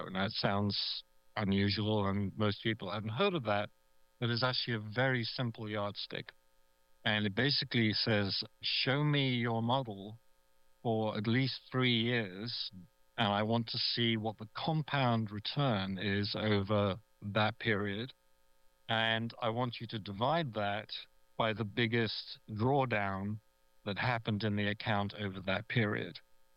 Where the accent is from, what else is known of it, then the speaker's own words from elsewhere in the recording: United Kingdom; I'm also British.